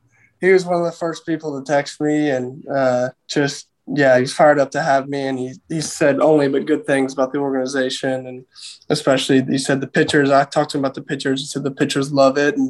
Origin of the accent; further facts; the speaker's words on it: Houston, Texas, United States; he's from Houston and I'm from the Houston area.